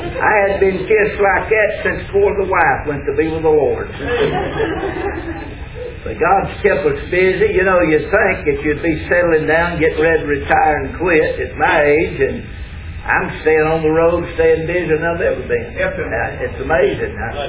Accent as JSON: {"language": "English", "town": "Pelham", "region": "South Carolina", "country": "United States", "tie": "born or raised there", "said": "I was raised out in Pelham."}